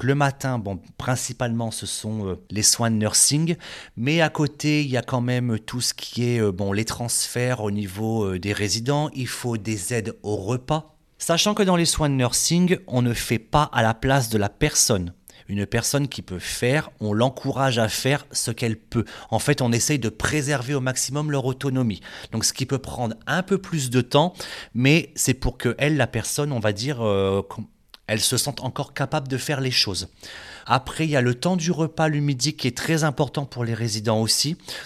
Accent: Amiens, Hauts-de-France, France; moi, je suis également originaire de la Picardie, de la Somme, de la ville d'Amiens, exactement.

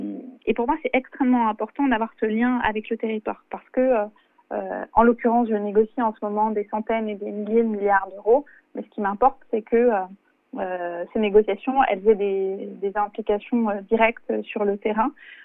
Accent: France; Chez nous, en France, on veut, quand on est député français, on veut des règles

